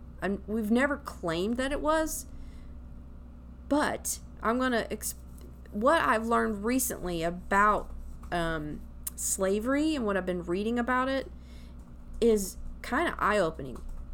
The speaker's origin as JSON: {"language": "English", "region": "Tennessee", "country": "United States", "said": "Of course, I'm from Tennessee, so it's a great source if you're from Tennessee."}